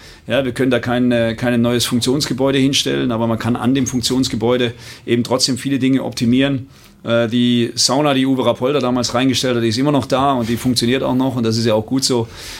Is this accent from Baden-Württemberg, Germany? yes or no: yes; Heilbronn, Baden-Württemberg, Germany; Ich komme aus dem Heilbronner Raum, also das ist ein Katzensprung hier nach Mannheim.